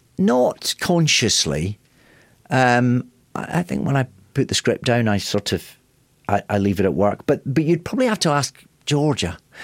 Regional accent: Scotland, United Kingdom; moved away; patriotic and proud of Scotland in a way that I never really appreciated when I was there. I love being Scottish.

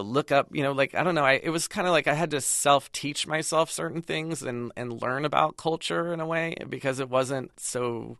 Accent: Pasadena, California, United States; I remember I grew up in Pasadena in a very kind of homogenous, kind of suburban existence.

